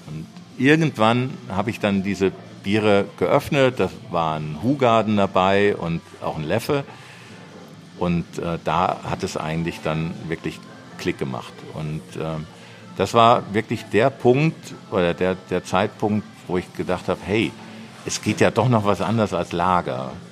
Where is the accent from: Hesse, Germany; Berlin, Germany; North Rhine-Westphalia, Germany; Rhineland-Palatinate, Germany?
North Rhine-Westphalia, Germany; Siegen; Ich komme aus Siegen, und natürlich trinkt man da Krombacher, weil das wird da um die Ecke gebraut.